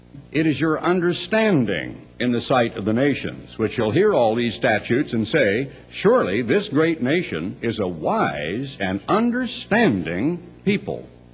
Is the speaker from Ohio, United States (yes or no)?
no; Eugene, Oregon, United States; When I was a little boy growing up in Eugene, Oregon, a little unincorporated part of town with outdoor facilities